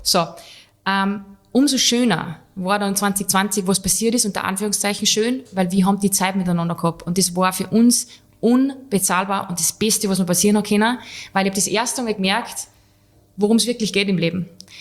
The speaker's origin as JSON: {"language": "German", "country": "Switzerland", "said": "ich war Schweizer"}